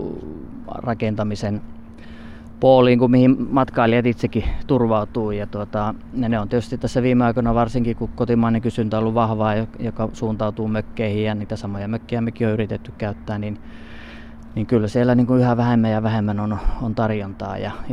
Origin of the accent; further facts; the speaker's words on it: Sodankylä, Lapland, Finland; Kyllä, sieltä olen kotoisin ja siellä vanhemmat vielä elelee, entiset yrittäjät, nykyiset eläkeläiset.